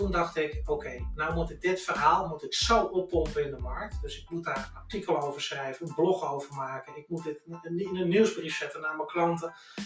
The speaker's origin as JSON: {"language": "Dutch", "region": "North Holland", "country": "Netherlands", "said": "En ik kom uit West-Friesland van origine."}